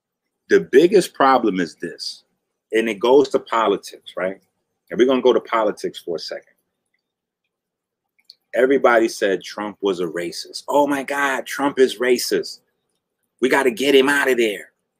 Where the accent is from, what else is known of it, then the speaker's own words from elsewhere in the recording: New York, United States; But that rape case fucked up everybody's quality of living in New York. I'm a New Yorker. I know. I was there.